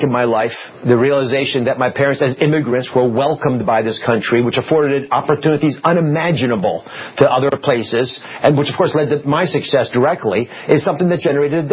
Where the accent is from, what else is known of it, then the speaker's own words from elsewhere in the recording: United States; it's because I'm an American living in America